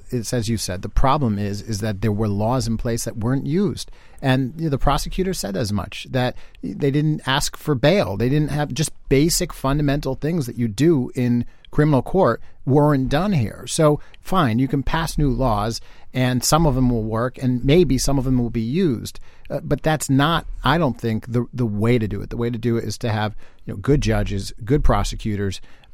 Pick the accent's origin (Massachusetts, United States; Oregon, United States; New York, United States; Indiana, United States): Massachusetts, United States; Boston; And maybe it's just because we're from Boston and we're Boston fans, but I just love that guy.